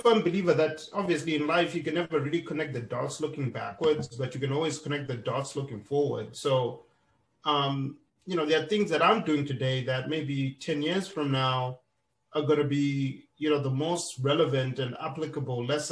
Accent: Zimbabwe; now in United States; So I grew up in Zimbabwe. That's part of my background before I came to the US.

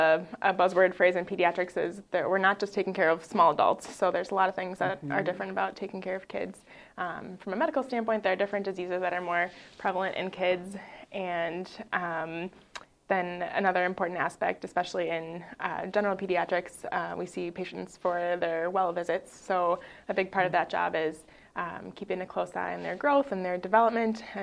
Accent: Green Bay, Wisconsin, United States; also born or lived in Minneapolis, United States; I grew up in Green Bay and then was away doing all my training. So I went to undergrad at UW-Madison and then med school in Milwaukee

